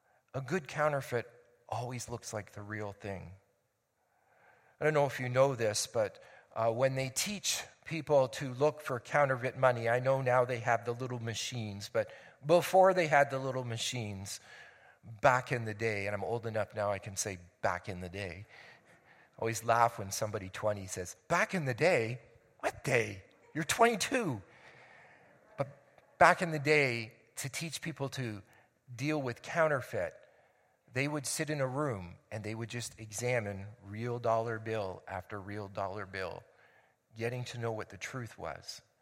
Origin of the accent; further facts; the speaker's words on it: Ontario, Canada; moved away; explained that I was from Ontario, and poor country boy that I was, had never seen orange and grapefruit trees